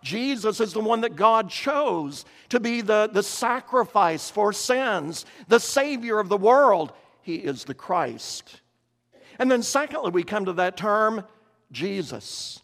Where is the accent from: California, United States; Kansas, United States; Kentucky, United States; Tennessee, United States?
Kentucky, United States; as we used to say when I was growing up in Kentucky, that's a mouthful.